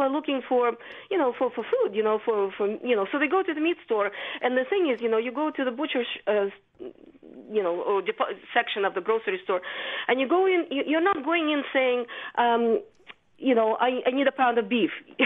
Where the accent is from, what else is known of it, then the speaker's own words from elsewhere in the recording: Ukraine; English is a second language; In my day in Ukraine, because I'm from Ukraine